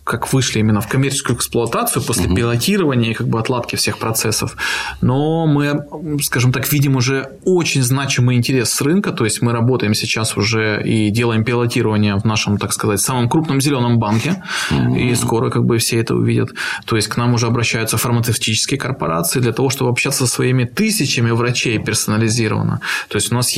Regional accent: Crimea, Ukraine; я сам крымчанин, родился в Крыму

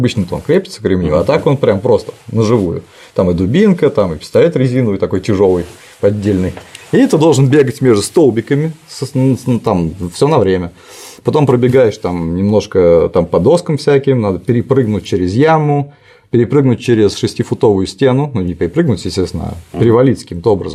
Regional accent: Samara, Samara Oblast, Russia; Я из Самары, мы дрались.

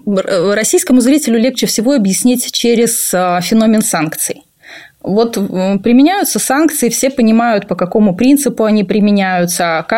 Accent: Transnistria, Moldova; first language ru; По материнской линии моя бабушка молдаванка, по отцовской линии моя бабушка украинка. Я выросла в русских традициях, мой родной язык – русский язык. Кто я по национальности? Приднестровец.

